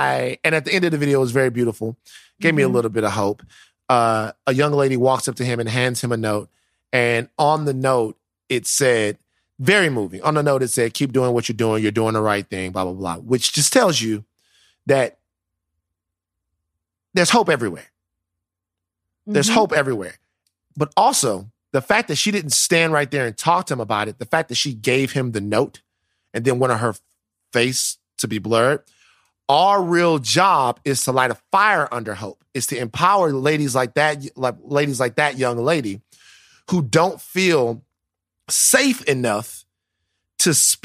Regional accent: Louisiana, United States; That's fine. I am from South Louisiana.

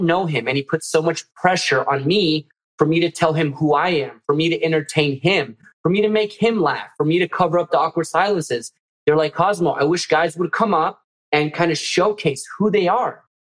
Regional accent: Miami, Florida, United States; So now I put in this conversation, I'm from Miami, I'm Cuban.

